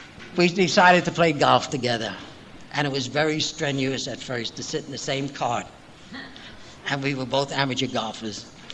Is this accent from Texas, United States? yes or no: no; Brooklyn, New York, United States; I was from Brooklyn anyway.